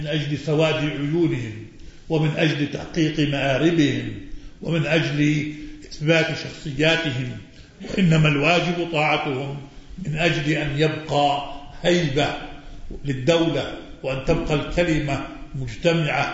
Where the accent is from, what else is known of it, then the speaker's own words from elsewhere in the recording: Jordan; من داخل بلادنا الأردن المحروس وخارجه